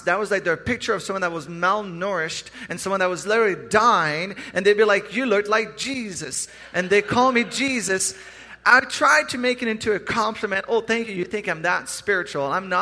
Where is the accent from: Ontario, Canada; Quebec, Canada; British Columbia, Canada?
Quebec, Canada; Growing up, I grew up in Quebec